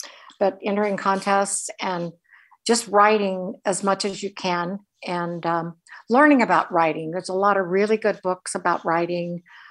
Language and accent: English; Ohio River, United States; Well, I am working on a memoir of growing up on the Ohio River in the 1940s and 50s.